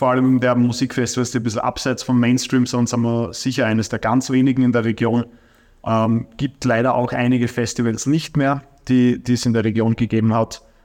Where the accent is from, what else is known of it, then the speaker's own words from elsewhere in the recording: Kindberg, Styria, Austria; Und Kindberg, meine Heimat